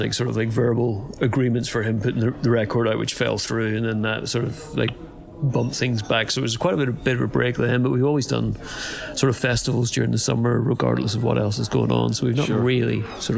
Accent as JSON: {"language": "English", "region": "Northern Ireland", "country": "United Kingdom", "said": "coming from Northern Ireland"}